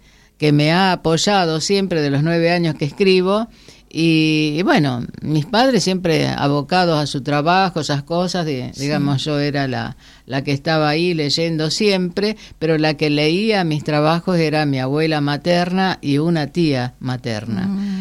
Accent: Resistencia, Chaco, Argentina; born there; now in Santa Cruz, Argentina; entre Margarita Belén y Colonia Benítez, de Resistencia Chaco. Como ven, digamos, soy chaqueña de nacimiento, santacruceña por adopción, pero ciudadana del mundo.

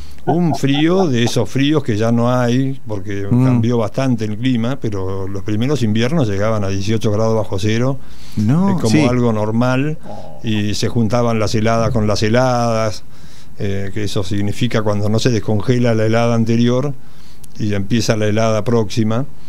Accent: Acasuso, Buenos Aires Province, Argentina; moved away; Y nosotros llegamos, imagínate, éramos de Acasuso, San Isidro, éramos unos papanatas que solamente sabíamos, no sé, prender el fuego como de la hornalla, ¿entendés?

